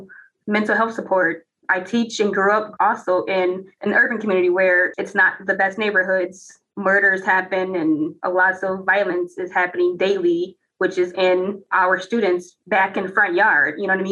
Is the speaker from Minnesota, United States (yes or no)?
yes; Minneapolis, Minnesota, United States; I grew up in Minneapolis Public Schools District, and I don't remember seeing any educators that look like me.